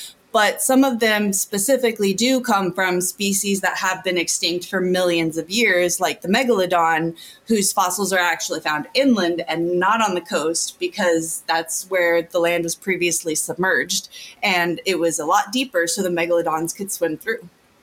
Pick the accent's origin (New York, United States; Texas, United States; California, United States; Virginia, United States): Texas, United States; I would go see dinosaur tracks near where I grew up in Texas